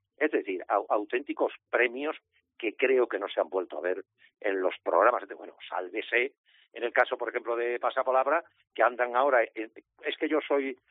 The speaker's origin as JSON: {"language": "Spanish", "town": "Puebla de Sancho Pérez", "region": "Extremadura", "country": "Spain", "moved": "as an adult", "lives_now": "Madrid, Spain", "said": "yo soy de origen extremeño, de un pueblito en la Baja Extremadura, que se llama Puebla de Sancho Pérez, aunque estoy afincado en Madrid hace 50 años."}